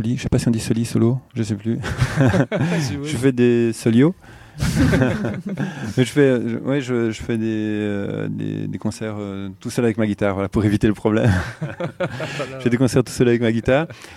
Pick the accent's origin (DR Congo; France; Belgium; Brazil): Brazil; French is a second language; Non, je suis 100% brésilien, monsieur.